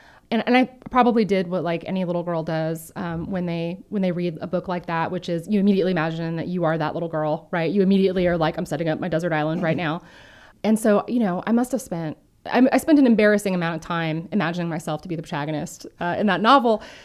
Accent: California, United States; Growing up in California, every California public school kid in the fourth grade does a unit on California Indian history.

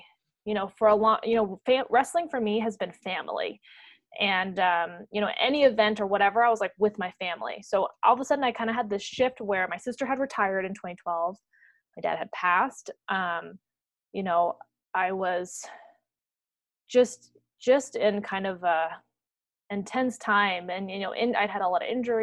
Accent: Half Moon Bay, California, United States; So my dad was in the Bay Area and always kind of envisioned living on the coast side. So he found a house like in the 70s.

